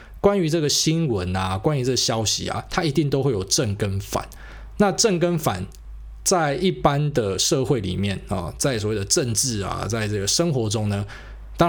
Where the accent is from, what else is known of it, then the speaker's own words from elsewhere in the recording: Taiwan; 但因为我台湾人嘛，我就讲我观察到的现象